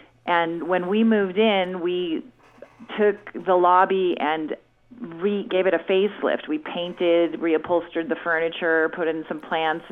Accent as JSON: {"language": "English", "town": "Los Altos", "region": "California", "country": "United States", "tie": "born or raised there", "said": "Well, I grew up in the South Bay in Los Altos. So I lived in the Silicon Valley before it was the Silicon Valley and watched the orchards turn into buildings"}